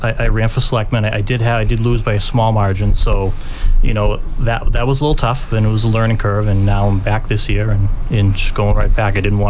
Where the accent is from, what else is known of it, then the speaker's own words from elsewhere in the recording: Braintree, Massachusetts, United States; now in Abington, United States; I'm 36 years old. I was born and raised in Braintree, and I grew up in Braintree. Now I'm living in Abington with my two children.